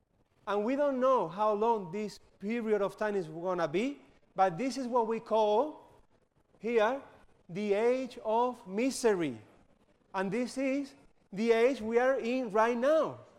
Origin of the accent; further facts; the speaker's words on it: Spain; English is a second language; I am from Spain.